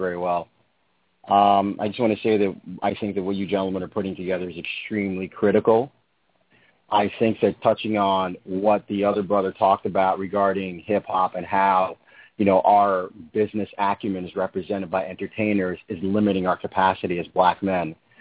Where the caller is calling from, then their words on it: New York City, New York, United States; I'm calling from New York City.